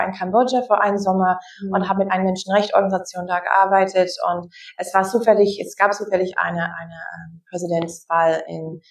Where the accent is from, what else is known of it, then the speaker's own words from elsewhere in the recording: Wisconsin, United States; German is a second language; now in Germany; Also ich bin Amerikanerin, wie du gesagt hast. Ich bin in Wisconsin aufgewachsen, wie man gesehen hat, ein sehr wichtiger Swing State dieses Jahr.